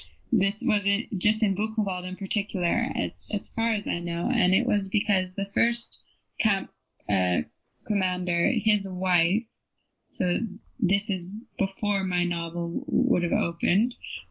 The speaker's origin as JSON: {"language": "English", "country": "Canada", "tie": "born or raised there", "said": "growing up in Canada"}